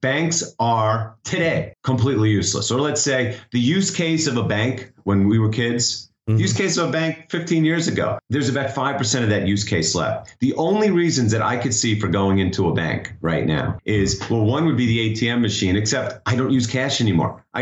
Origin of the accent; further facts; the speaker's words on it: Long Island, New York, United States; Whereas I grew up in Long Island where everyone had to do an expensive bar mitzvah, right?